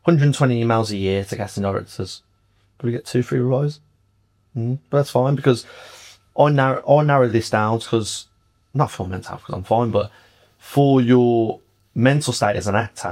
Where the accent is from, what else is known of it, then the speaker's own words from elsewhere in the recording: Birmingham, West Midlands, United Kingdom; Like, and I'm a boxer from Birmingham, and I've never been seen for any fight or boxing thing through that avenue.